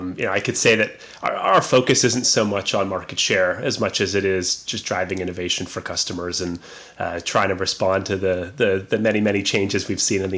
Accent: Canada; And I am Canadian.

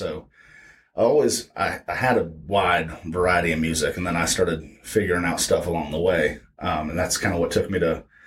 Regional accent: Blairsville, Georgia, United States; also born or lived in Gainesville, United States / Jacksonville, United States / West Palm Beach, United States / Augusta, United States; I say that I'm from Blairsville. I was born there and grew up there a little bit, and then we moved down to Gainesville, Georgia, and then we bounced all around.

